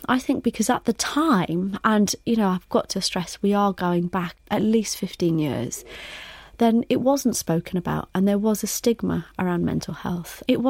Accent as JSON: {"language": "English", "region": "Wales", "country": "United Kingdom", "tie": "born or raised there", "said": "my Welsh roots, being born and raised in Wales"}